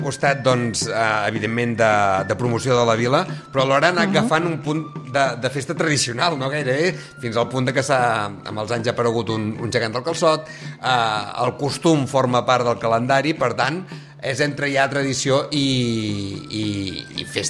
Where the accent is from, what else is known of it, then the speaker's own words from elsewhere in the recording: Catalonia, Spain; Els que som del Llobregat per amunt, com a mínim servidor